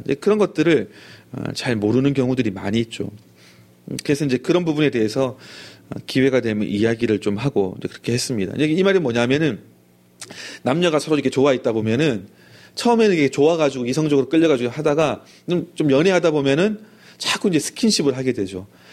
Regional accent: Gyeongsang, South Korea; 저도 이제 경상도 출신입니다만은

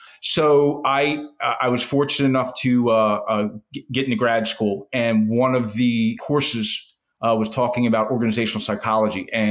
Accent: Philadelphia, Pennsylvania, United States; So I grew up in the Philadelphia area. I wanted to, I come from a very hardworking blue collar family.

